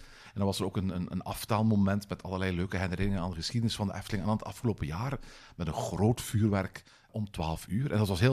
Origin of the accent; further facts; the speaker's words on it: Belgium; Voor ons als Belgen is een oliebol iets dat eigenlijk alleen maar vers gegeten wordt.